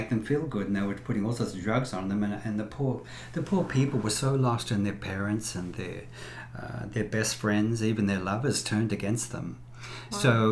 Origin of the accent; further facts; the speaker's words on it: Sydney, New South Wales, Australia; Well, I'm from Sydney, Australia.